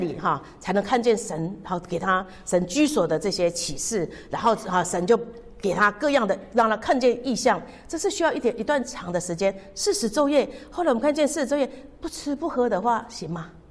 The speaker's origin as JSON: {"language": "Chinese", "country": "Taiwan", "said": "我们说闽南语，我们在台湾常常就说这叫做澳 K 哈"}